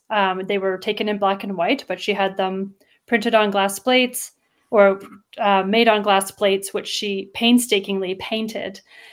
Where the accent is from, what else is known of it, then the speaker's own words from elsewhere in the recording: Ottawa, Ontario, Canada; I didn't grow up there. I grew up in Ottawa, actually